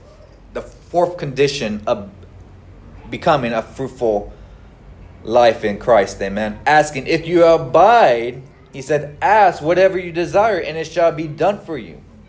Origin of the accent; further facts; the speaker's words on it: Texas, United States; now in San Diego, United States; Because I'm from Texas and I'm going to go to all these different other states.